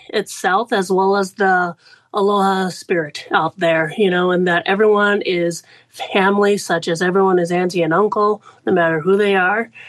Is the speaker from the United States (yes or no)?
yes; Hawaii, United States; moved away as an adult; even growing up in Hawaii, you know, it's so expensive out there.